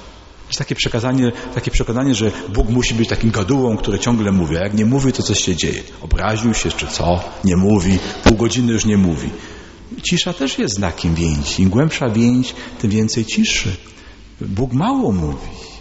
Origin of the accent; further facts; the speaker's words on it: Kędzierzyn-Koźle, Opole Voivodeship, Poland; Ja pochodzę z parafii świętego Mikołaja. W Kędzierzynie tam spędziłem swoje dzieciństwo i młodość.